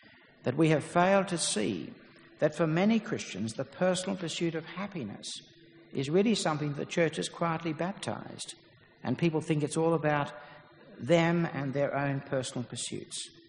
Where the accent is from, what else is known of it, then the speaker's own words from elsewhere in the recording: Australia; I believe in that, just not because I'm Australian